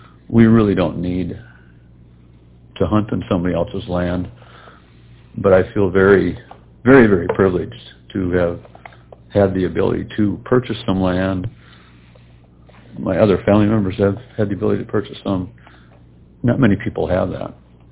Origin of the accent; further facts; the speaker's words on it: Wahpeton, North Dakota, United States; from Wahpeton, North Dakota.